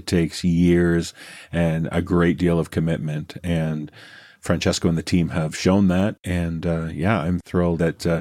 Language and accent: English; Canada; as a Canadian